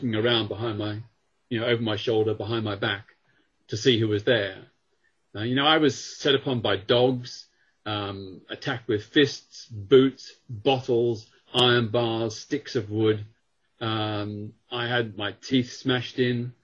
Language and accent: English; Australia; I grew up in Australia